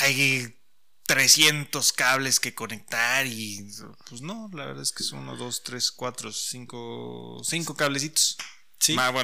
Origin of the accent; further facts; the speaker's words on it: Mexico; como buenos mexicanos, hacerlo al último momento